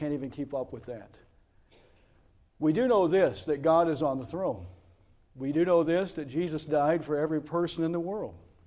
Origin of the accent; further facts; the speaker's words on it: Tennessee, United States; I'm from Tennessee, so forgive me. It ain't getting any better. I told my wife, I said, if I start speaking Southern, please tell me. I'm a Yankee.